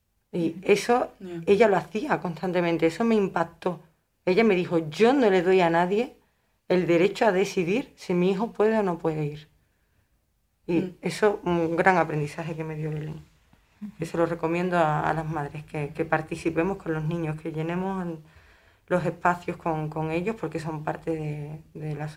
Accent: Écija, Andalusia, Spain; que está en mi pueblo, en Écija

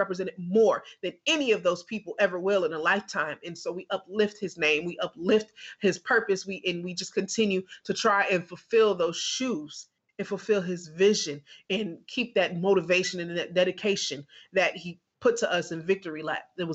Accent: East Palo Alto, California, United States; I come from East Palo Alto, a community that was once the murder capital in the United States, a community that was ridden with drugs and violence.

